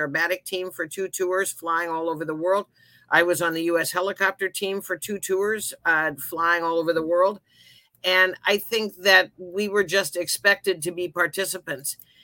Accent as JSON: {"language": "English", "town": "Redmond", "region": "Oregon", "country": "United States", "tie": "born or raised there", "said": "because he's buried in the Redmond Cemetery where I grew up, we go out to decorate the grave of a woman that worked for my par"}